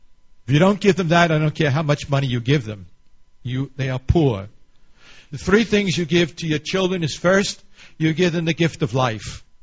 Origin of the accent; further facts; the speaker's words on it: New York, United States; I come from New York.